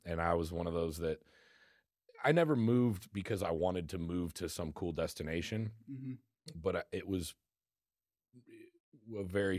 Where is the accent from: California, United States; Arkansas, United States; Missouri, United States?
Missouri, United States; St. Charles; also born or lived in Kansas City; But, yeah, I was born in St. Louis or in St. Charles. Mm-hmm. Lived here almost my whole life.